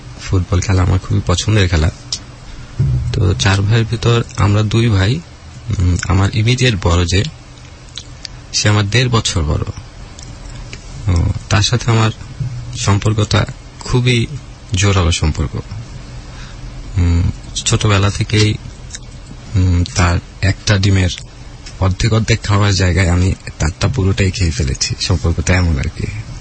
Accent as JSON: {"language": "Bangla", "town": "Dhaka", "region": "Dhaka Division", "country": "Bangladesh", "tie": "born or raised there", "said": "আমি ঢাকার বীরপুরে জন্মগ্রহণ। আমার জন্ম একটা নিম্নবিত্ত পরিবারে বলা যায়। আমি চার ভাই, এক বোনের ভিতর আমি ভাইদের ভিতর ছোট"}